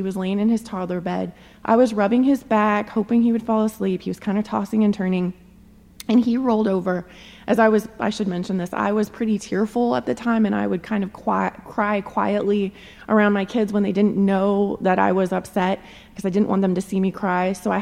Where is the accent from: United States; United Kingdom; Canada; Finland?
United States; California; And I grew up in California, so my family during this time was all the way on the other side of the country